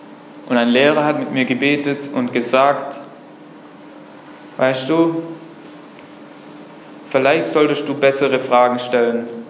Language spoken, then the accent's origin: German; Stuttgart, Baden-Württemberg, Germany; Ich komme aus dem Raum Stuttgart.